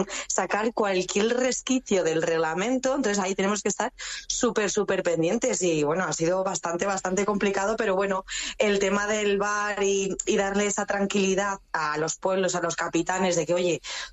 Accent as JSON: {"language": "Spanish", "region": "Castilla-La Mancha", "country": "Spain", "tie": "born or raised there", "said": "Además es que tengo el recuerdo ahí en mi pueblo. Yo soy un pueblo de Guadalajara muy chiquitín"}